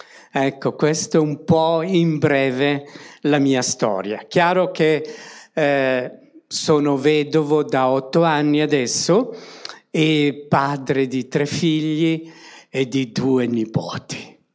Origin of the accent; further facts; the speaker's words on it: Belgium; also born or lived in Denmark; now in Winterthur, Switzerland; Allora, sono cresciuto in Belgio